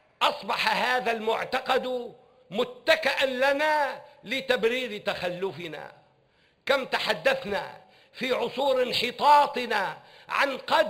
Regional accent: Tunisia; وسألت الله تعالى أن يردني إلى بلدي تونس في أقرب الأحيان

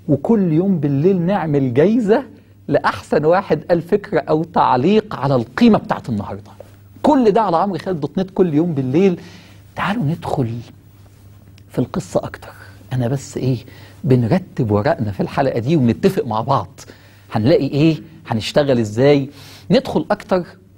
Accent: Egypt; وانا مصري

